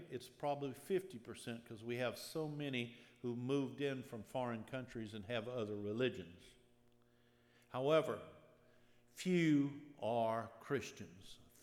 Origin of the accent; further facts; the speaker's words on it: Dillon, South Carolina, United States; I grew up in Dillon, South Carolina, in a small town, in a church.